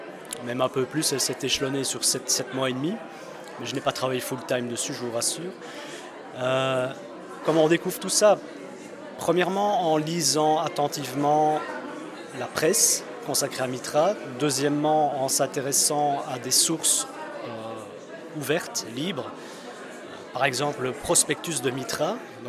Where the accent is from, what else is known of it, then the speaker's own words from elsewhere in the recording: Liège, Wallonia, Belgium; parce que je suis liégeois et depuis des années, j'entends parler de Mitra.